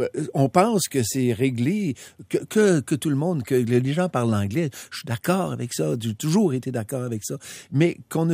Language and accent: French; Canada; Nous sommes des Canadiens, puis le Canada va bien.